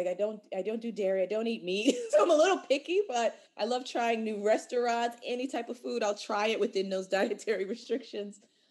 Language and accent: English; Albany, New York, United States; It was just me, my mother, my father, and my brother growing up in Albany, upstate.